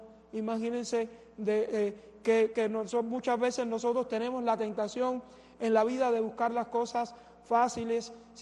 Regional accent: Cuba; La mayor parte de ustedes, de nosotros, somos cubanos y sabemos lo que es la falta de pan.

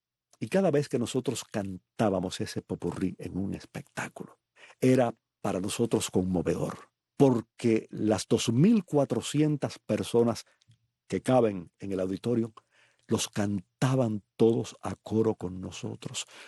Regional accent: Palma Soriano, Santiago de Cuba, Cuba; Este es el papel que yo vi varias veces de niño en Palma Soriano.

